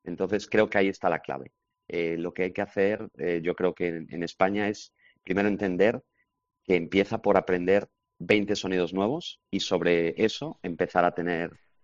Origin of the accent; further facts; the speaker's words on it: United States; Me crié en Estados Unidos, tuve la suerte de hablar inglés y aprender a leer y escribir cuando era pequeño, antes que el castellano, pero mis padres me hablaban castellano.